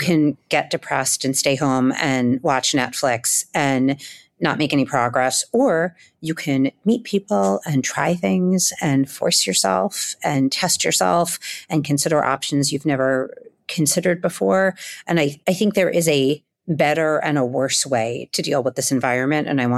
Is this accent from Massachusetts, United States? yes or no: no; Staten Island, New York, United States; Look, I'm a kid from Staten Island.